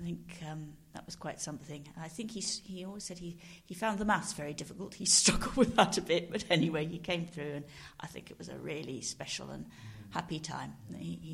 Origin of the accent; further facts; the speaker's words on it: Cheltenham, South West England, United Kingdom; also born or lived in Stroud; And we were brought up in Cheltenham and lived in Hatherley Road in Cheltenham for the duration of Dad's time at Fieldings.